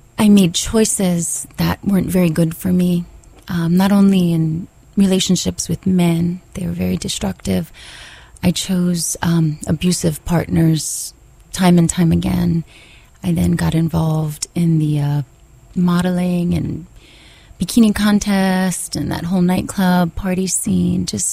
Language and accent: English; Waimanalo, Hawaii, United States; I was raised in Waimanalo.